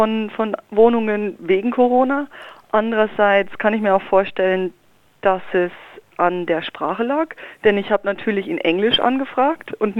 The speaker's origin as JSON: {"language": "German", "country": "Germany", "said": "meine Eltern leben doch aber in Deutschland und ich bin ja auch Deutsche und hier ist mein deutscher Pass und ich habe auch in Deutschland vorher gelebt"}